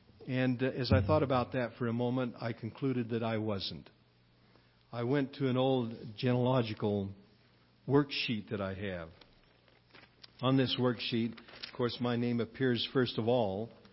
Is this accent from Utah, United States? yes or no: yes; Delta, Utah, United States; born there; I was born on Halloween, and I was born in Delta, Utah, in the year 1934.